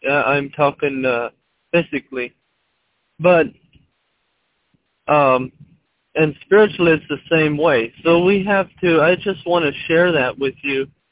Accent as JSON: {"language": "English", "region": "Ohio", "country": "United States", "said": "I'm from Ohio."}